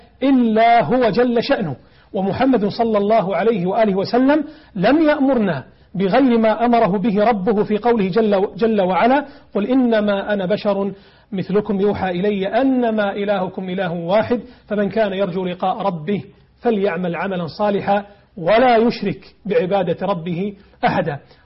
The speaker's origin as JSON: {"language": "Arabic", "country": "Kuwait", "said": "جزيرة فيلتش عندنا في الكويت"}